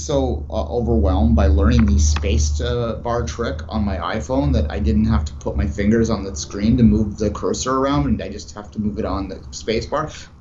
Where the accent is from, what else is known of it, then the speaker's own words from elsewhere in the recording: Canada; As a Canadian fan, I'm jealous of that a little bit.